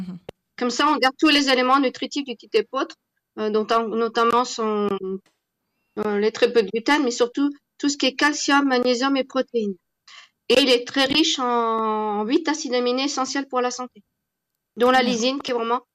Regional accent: Centre-Val de Loire, France; je suis fille de parents agriculteurs. Mais moi, je suis aussi du Loiret.

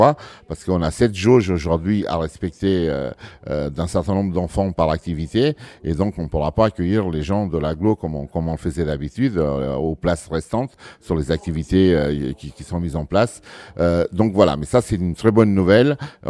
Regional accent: Portugal; j'ai une double nationalité. Je suis portugais

